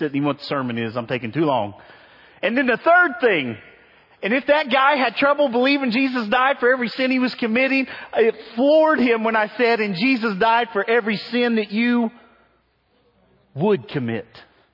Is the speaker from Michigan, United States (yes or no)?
no; Cincinnati, Ohio, United States; from Cincinnati, right?